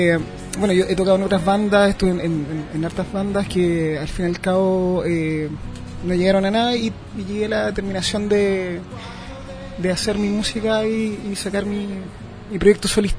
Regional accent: Talagante, Santiago Metropolitan Region, Chile; tuve mi banda más popular en el ambiente talagantino. Soy de Talagante.

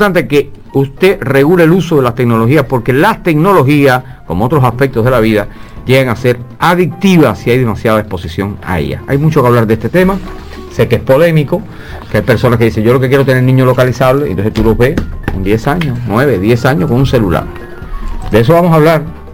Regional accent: Matanzas, Cuba; Yo soy de Matanza

